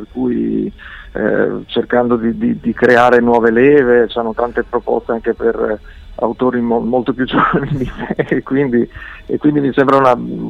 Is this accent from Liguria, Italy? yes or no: no; Merano, Trentino-Alto Adige, Italy; born there; now in Rome, Italy; io sono nato a Merano, in Alto Adige.